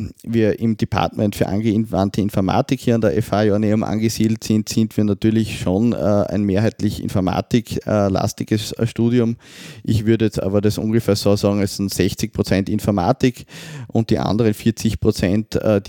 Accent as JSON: {"language": "German", "country": "Austria", "said": "Naja, das Gesundheitssystem bei uns in Österreich ist ja nicht nur so Kunde und Anbieter"}